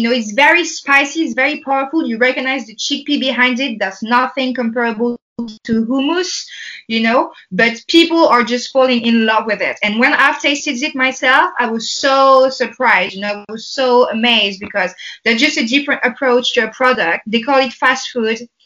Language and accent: English; France; So I grew up in France, I have a background from Portugal, I have a background from Cameroon being colonized by Portugal